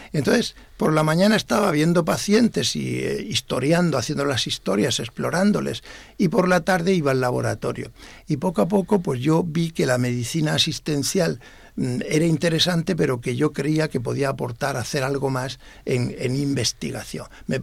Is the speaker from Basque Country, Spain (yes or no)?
no; Molina de Segura, Region of Murcia, Spain; 6 u 8 estudiantes de diversas carreras de mi pueblo, de Molina de Segura.